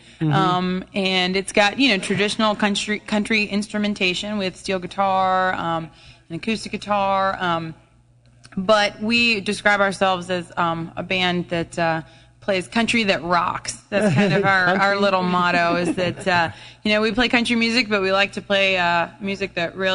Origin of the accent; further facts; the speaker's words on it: Brownhelm Township, Ohio, United States; So I'm from this area originally. I grew up in Lorain County in Brownhelm Township, right in between Amherst and Vermilion over there, and I went to Firelands High School.